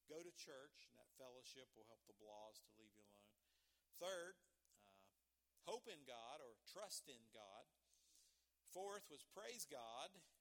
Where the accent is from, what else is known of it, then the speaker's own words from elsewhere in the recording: West Virginia, United States; born there; I just thank him that I was born in America. I was born in West Virginia.